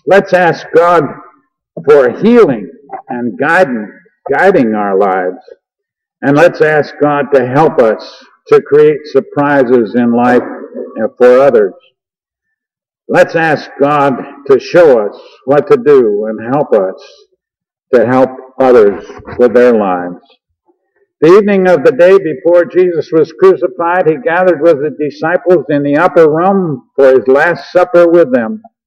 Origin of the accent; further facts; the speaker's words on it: Michigan, United States; I was raised in Michigan, and outside Albion, Michigan, there's a boys' ranch called the Star Commonwealth for Boys.